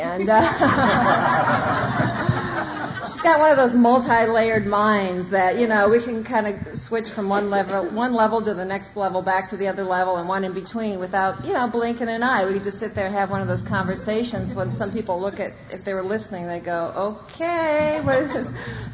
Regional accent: Iowa, United States; And I grew up in Iowa, which was kind of... Actually, it's kind of like here a little bit. And I was embarrassed about being from Iowa from the moment I knew I was from Iowa, you know.

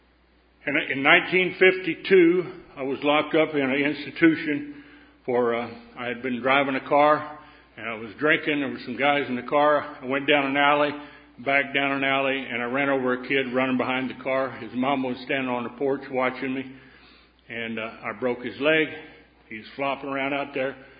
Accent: Texas-Oklahoma panhandle, United States; I grew up out in the Texas-Oklahoma panhandle where the men are men and the sheep are unscared.

